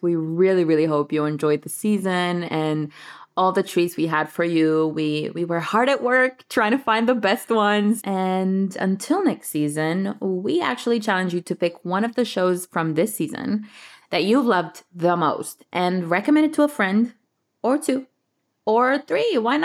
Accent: Romania; English is a second language; also born or lived in United States; I am originally from Romania, as you might have heard in previous episodes. I've lived in the States, now I'm back in Romania

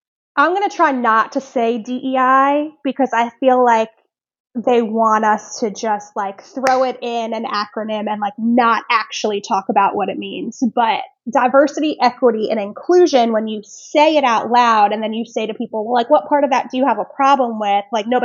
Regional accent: Maryland, United States; I grew up in Prince George's County public schools. And for those of you not familiar, Prince George's County is like one of the most diverse school districts and counties. Like, I don't know anywhere, but like certainly in the state of Maryland.

